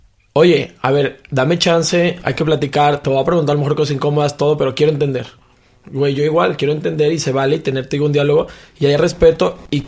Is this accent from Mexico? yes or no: yes; Mexico; Como mexicano, a veces ya vas a Estados Unidos y te sientes de que ofendido